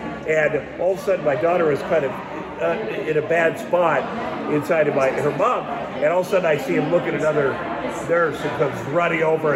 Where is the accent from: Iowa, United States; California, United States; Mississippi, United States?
Iowa, United States; I grew up in the Midwest, in Iowa